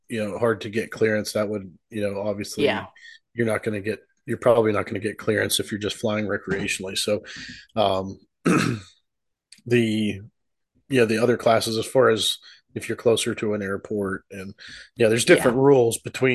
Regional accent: Pennsylvania, United States; Yep, I'm originally from Pennsylvania, so

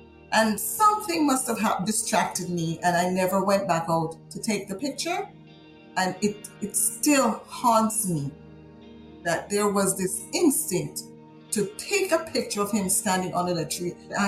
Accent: Jamaica; now in United States; we were born together, you know, we grew up together. We did everything together as children growing up. We grew up in Jamaica.

